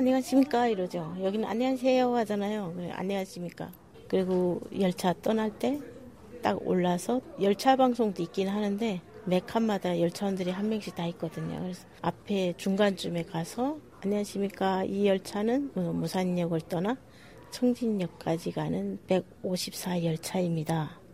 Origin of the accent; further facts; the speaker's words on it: North Korea; also born or lived in China; now in South Korea; 어쩔 수 없이 탈북해서 중국에서 10년 살았죠.